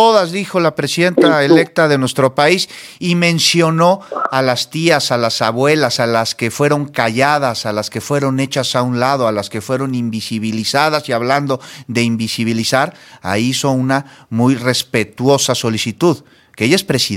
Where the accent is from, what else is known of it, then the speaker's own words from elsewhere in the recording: Mexico; al final todos somos mexicanos